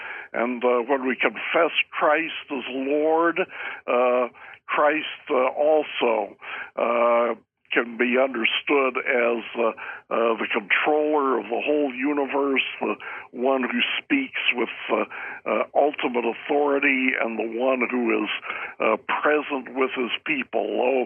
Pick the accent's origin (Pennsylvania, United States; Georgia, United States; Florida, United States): Pennsylvania, United States; Pittsburgh; Maybe it was listening to too many three-point sermons as I was growing up in Pittsburgh.